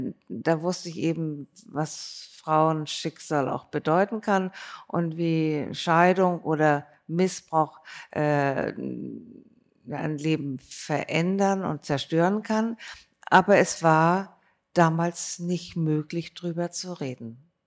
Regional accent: Bad Segeberg, Schleswig-Holstein, Germany; Ja, ich bin in Segeberg aufgewachsen

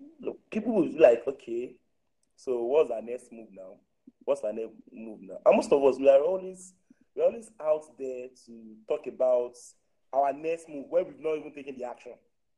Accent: Nigeria; growing up in Nigeria is stressful. And it's something I'm really grateful for that I grew up in Nigeria.

